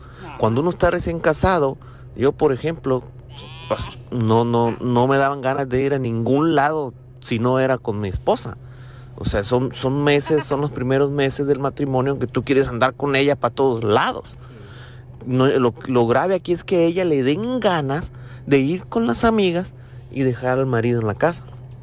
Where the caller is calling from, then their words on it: Rancho Mirage, California, United States; de Rancho Mirage.